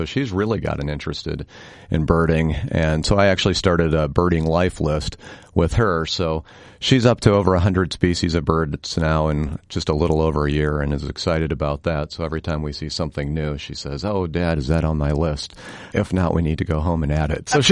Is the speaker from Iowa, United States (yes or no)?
yes; Iowa, United States; Well, I'm an Iowan. I'm from north central Iowa, and I went to the University of Missouri for journalism school